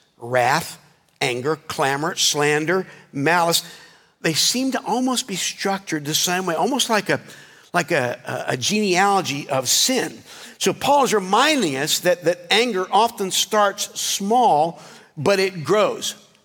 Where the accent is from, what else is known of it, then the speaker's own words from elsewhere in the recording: North Carolina, United States; Growing up in North Carolina, I grew up in a landscape that to this day is slowly being smothered by a plant called kudzu.